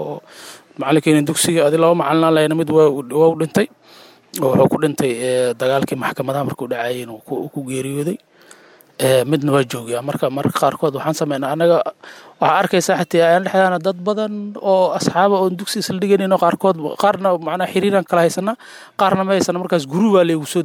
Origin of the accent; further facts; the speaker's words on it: Mogadishu, Banaadir, Somalia; born there; now in Jowhar, Somalia; aniga waxaan ku dhashay Muqdisho degmada Hoolowadaag 1989